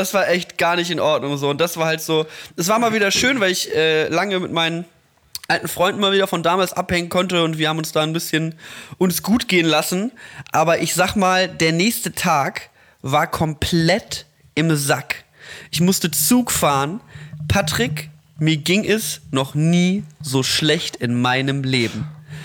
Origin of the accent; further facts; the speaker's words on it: Mettmann, North Rhine-Westphalia, Germany; Das ist halt auch das, was du machen kannst auf am Mettmanner Boden in meiner Heimatstadt. Da ist halt nicht viel.